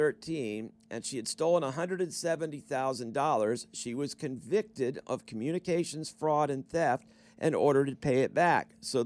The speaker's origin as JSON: {"language": "English", "region": "Florida", "country": "United States", "tie": "born or raised there", "said": "Now, I bring it up because I grew up in Florida."}